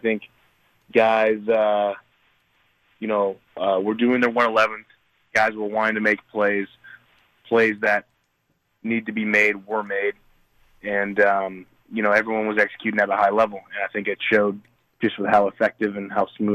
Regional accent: California, United States; It'll definitely be a little bit sweeter, especially, you know, growing up in the Bay Area.

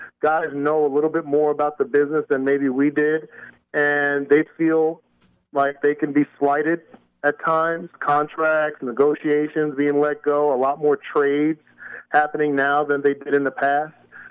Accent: New Jersey, United States; Even though I was from Jersey, I grew up a Marcus Allen fan.

